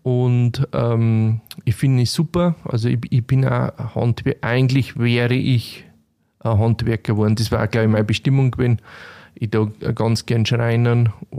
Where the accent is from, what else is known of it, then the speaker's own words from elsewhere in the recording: Bavaria, Germany; accent: Upper Palatinate dialect; Ja, also ich bin in erster Linie eigentlich ein Weitler, weil ich komme aus dem nördlichen Bayerischen Wald. Aber ich darf mich eher als Europäer bezeichnen mit einem Oberpfälzer Dialekt.